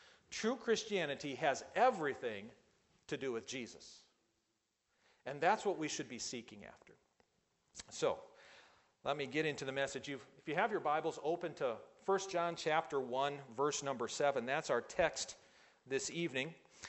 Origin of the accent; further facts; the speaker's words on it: United States; now in Kenya; because I'm an American. I had just arrived in Kenya.